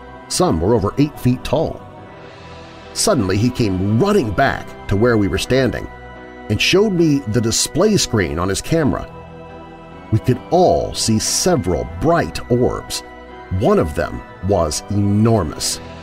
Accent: Chislehurst, London, United Kingdom; This story is completely true from my days growing up near Chislehurst, Kent.

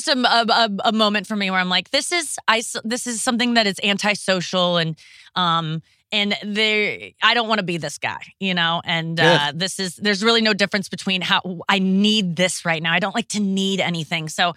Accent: Ohio, United States; now in St. Louis, United States; I'm from Ohio too. But I moved to St. Louis from Ohio

